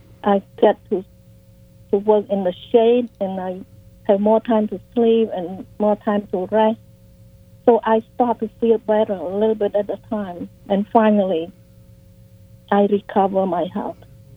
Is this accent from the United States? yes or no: no; Cambodia; English is a second language; My life story is I grew up in Cambodia and as a child of a farmer